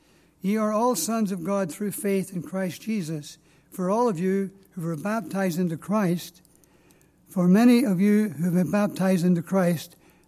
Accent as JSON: {"language": "English", "country": "Ireland", "accent": "Irish", "said": "So I get up and I rattle away in my Irish accent, and after about 5 minutes, I say, are there any questions?"}